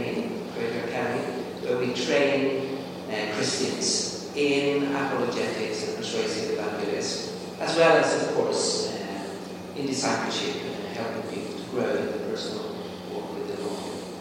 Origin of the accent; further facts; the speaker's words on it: southern Sweden, Sweden; English is a second language; now in Stockholm, Sweden; from Stockholm, Sweden, or originally I'm from the very south of Sweden. So when I speak Swedish, I have an even more peculiar accent than I have now.